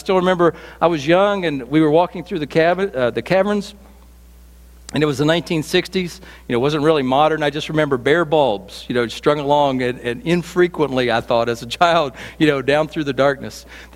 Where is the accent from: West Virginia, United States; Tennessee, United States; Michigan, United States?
West Virginia, United States; also born or lived in Roanoke, Virginia; And I know you know I'm from West Virginia, but did you know that I lived in Roanoke, Virginia, for 3 years?